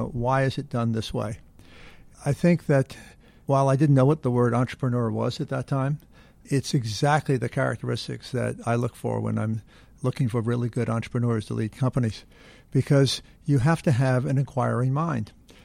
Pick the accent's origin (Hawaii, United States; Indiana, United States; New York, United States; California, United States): New York, United States; New York City; born there; I was born in New York City